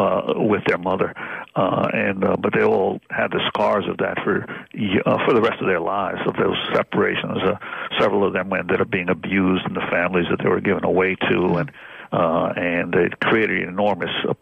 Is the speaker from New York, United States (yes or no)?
yes; New York City, New York, United States; Well, clearly, in the 1950s and the early 1960s, Puerto Ricans in New York City were largely invisible people. Mm-hmm. They were mostly my My mother worked as a garment worker. My father worked as a restaurant worker